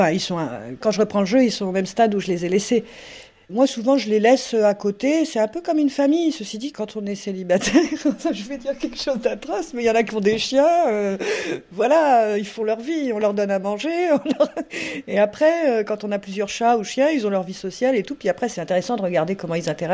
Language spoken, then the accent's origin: French; Cannes, Provence-Alpes-Côte d'Azur, France; c'est peut-être parce que je suis de Cannes